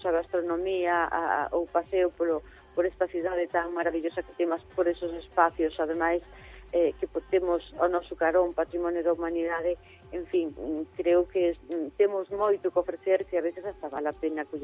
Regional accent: Lugo, Galicia, Spain; gusta nosa participar aos que somos de Lugo

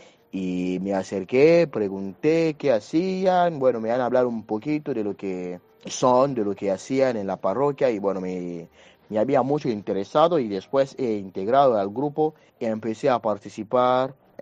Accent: DR Congo; soy de la República Democrática del Congo. Tengo 24 años

